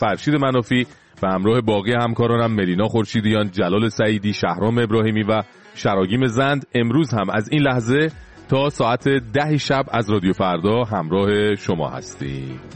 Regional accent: Iran; حالا به عنوان یه ایرانی وقتی به همسایه غربی نگاه میکنی

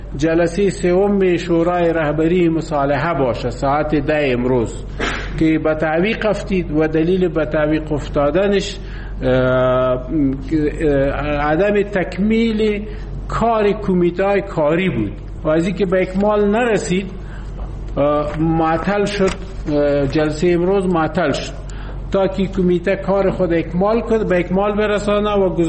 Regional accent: Afghanistan; ما هم از افغانستان هستیم

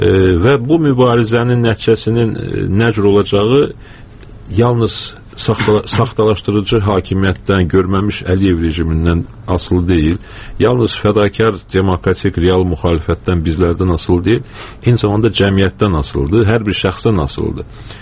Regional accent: Kvemo Kartli, Georgia; biz Borçalıya yalnız öz doğma diyarımıza gedə bilərik sadəcə.

